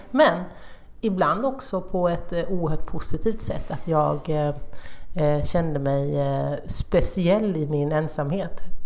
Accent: Hårda, Jönköping County, Sweden; Min dialekt kommer från Hårda.

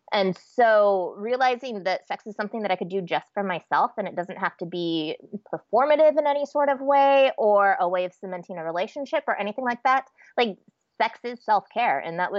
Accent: Nebraska, United States; moved away as an adult; You know, honestly, I was raised in Nebraska, pretty uptight kid

